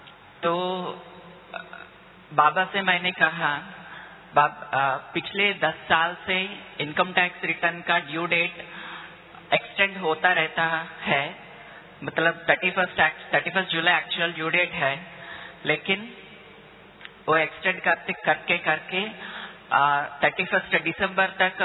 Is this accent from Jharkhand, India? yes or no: no; Kakinada, Andhra Pradesh, India; Hindi is a second language; मैं आंध्र प्रदेश के काकीनाडा सब जोन के मुमड़वरम सेंटर का हूँ, वहां से आया हूँ।